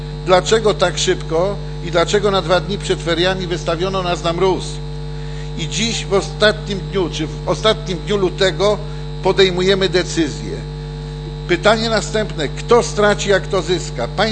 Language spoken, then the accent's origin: Polish; Poznań, Greater Poland Voivodeship, Poland; born there; urodziłem się w Poznaniu. Moi rodzice również są z Poznania, ojciec był tramwajarzem.